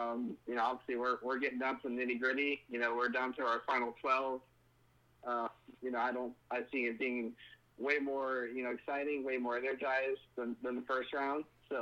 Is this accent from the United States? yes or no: yes; Indiana, United States; now in Florida, United States; Actually, I'm originally from Indiana. I was in Indiana.